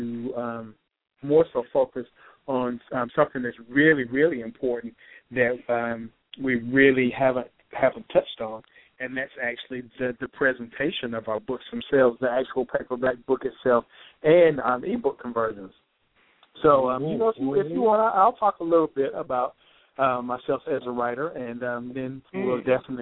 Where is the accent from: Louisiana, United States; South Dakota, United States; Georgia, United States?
Georgia, United States; Atlanta; also born or lived in Charlotte; I'm an Atlanta native, originally from Charlotte, but I grew up in Atlanta.